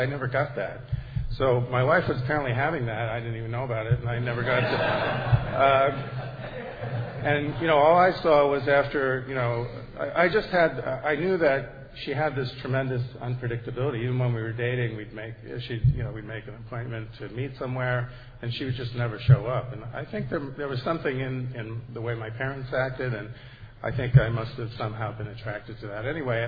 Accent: New Jersey, United States; I'm from Bergen County, New Jersey.

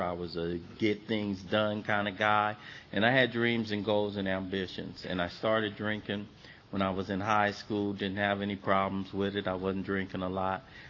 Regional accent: Los Angeles, California, United States; I'm from one of six boys. I grew up in South Central Los Angeles.

